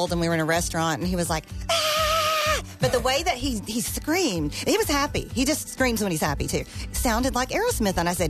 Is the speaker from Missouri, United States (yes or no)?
no; Tennessee, United States; I grew up in East Tennessee. The top of the Smoky Mountains is Cades Cove.